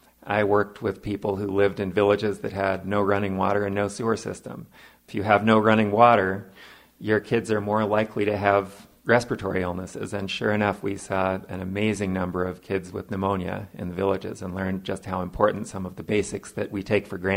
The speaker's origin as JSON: {"language": "English", "town": "Berkeley", "region": "California", "country": "United States", "tie": "born or raised there", "said": "Grew up in Berkeley, California. My mom was a single mom and worked full-time doing a variety of jobs from cleaning houses to working in a sandal shop."}